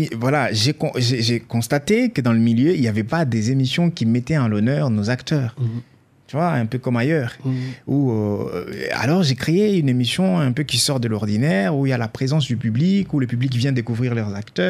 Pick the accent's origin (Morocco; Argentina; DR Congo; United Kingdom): DR Congo; Kalemie, Tanganyika; parce que moi, je viens de Calémie. On était des enfants privés de rêves.